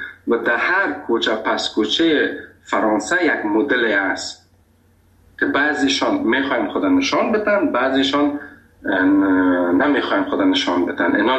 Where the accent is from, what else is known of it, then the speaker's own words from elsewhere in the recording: Afghanistan; گفتم از افغانستان.